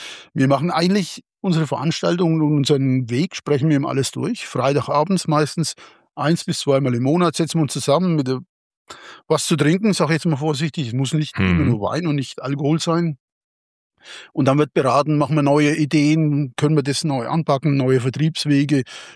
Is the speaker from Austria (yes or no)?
no; Eusenheim, Bavaria, Germany; wir haben bei uns in Eusenheim auch noch eine klassische fränkische Dorfgastwirtschaft betrieben, also sprich meine Eltern. Ich bin dort aufgewachsen mit ganz vielen Senioren